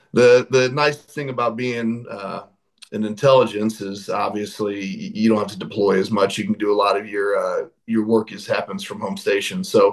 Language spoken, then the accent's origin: English; Biggsville, Illinois, United States; Okay. Well, I grew up in Biggsville, Illinois. I actually went to Union High School, which is now West Central.